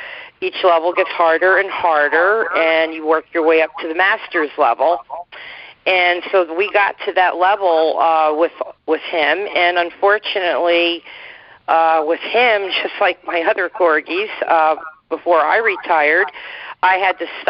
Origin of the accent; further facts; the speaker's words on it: New Jersey, United States; moved away as an adult; now in Argyle, United States; when we moved, my husband and I moved up here in 79 from New Jersey to Argyle, New York